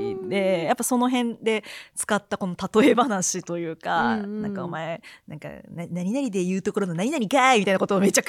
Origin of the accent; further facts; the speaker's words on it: Kansai, Japan; それで言うと私関西の出身なんですよね